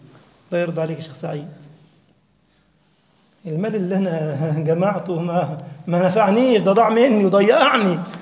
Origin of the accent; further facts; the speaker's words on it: Egypt; المثل اللي عندنا في مصر